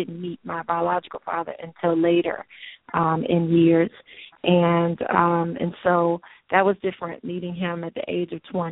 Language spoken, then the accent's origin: English; Maryland, United States; also born or lived in Washington, D.C.; I grew up in Southeast until I was 9 years old, and then we moved to PG County. So I moved to PG and went to elementary, junior high, all the way through high school. I was in the Forestville, District Heights area growing up.